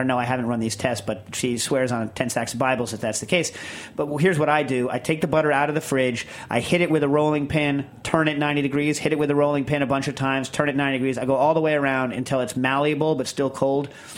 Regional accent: Lisbon, Portugal; from Lisbon, Portugal, and last June I visited Tokyo and Kyoto as part of my honeymoon around the world.

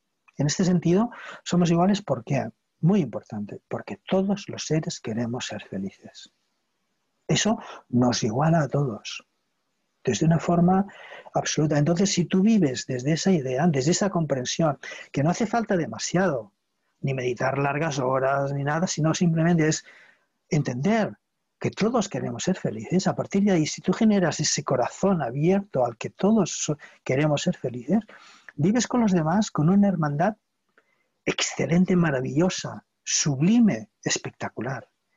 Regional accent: Barcelona, Catalonia, Spain; está en catalán, soy de Barcelona, de Cataluña

